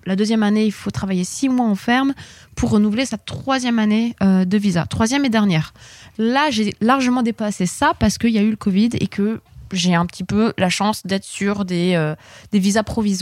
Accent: France; accent: French; Et avec mon accent français, je disais aux camionneurs australiens s'ils avaient le droit de passer ou pas

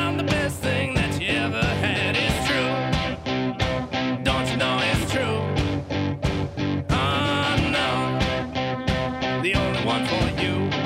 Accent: France; Nous, en tant que Français, c'est vrai que c'est l'extrême.

